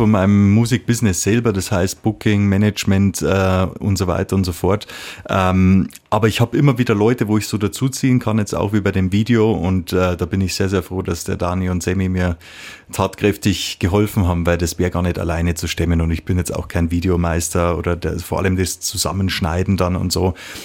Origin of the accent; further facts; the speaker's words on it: Munich, Bavaria, Germany; Ich bin ja im Raum München aufgewachsen und ich habe dir vorher gesagt, mein Schweizerdeutsch ist noch nicht so gut, und dann habe ich mir so angewöhnt, so mehr so Hochdeutsch bei Interviews zu sprechen